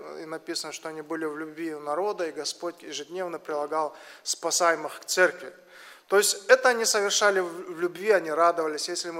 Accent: Kazakhstan; now in Minneapolis, United States; я родом из Казахстана, живу в Америке, в городе Миннеаполис.

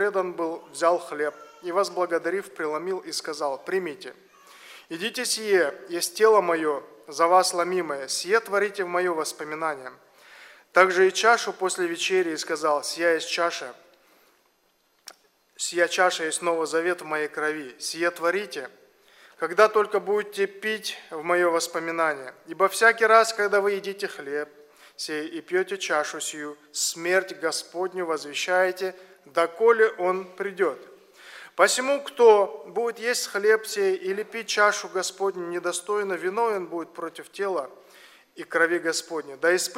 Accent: Kazakhstan; now in Minneapolis, United States; я родом из Казахстана, живу в Америке, в городе Миннеаполис.

